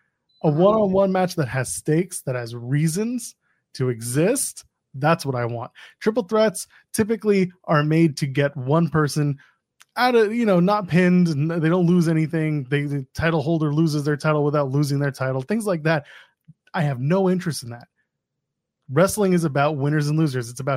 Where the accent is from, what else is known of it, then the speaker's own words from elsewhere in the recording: Canada; I'm Canadian.